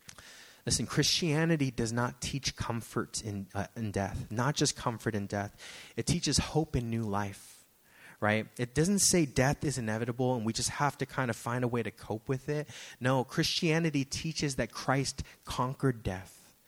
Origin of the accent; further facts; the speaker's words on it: United States; I speak a lot to Americans because I am an American.